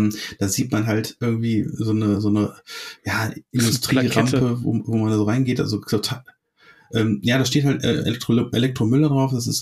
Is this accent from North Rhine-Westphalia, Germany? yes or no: yes; Meerbusch, North Rhine-Westphalia, Germany; Im Endeffekt ist das von meiner Heimatstadt, also in Meerbusch, also wo ich eigentlich herkomme, ist es gar nicht so weit entfernt.